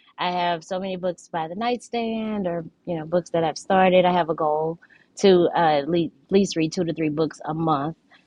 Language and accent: English; St. Louis, Missouri, United States; I am born and raised in St. Louis. I grew up in Richmond Heights, and so if you're familiar with St. Louis communities, I grew up there. Pretty diverse community, I'd say.